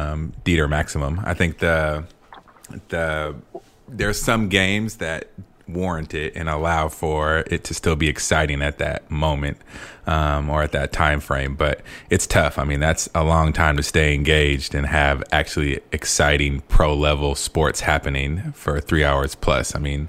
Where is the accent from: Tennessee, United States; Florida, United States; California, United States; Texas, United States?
California, United States; also born or lived in Chicago; I lived in Chicago for 7 winters. That's how I counted them, because I'm from California.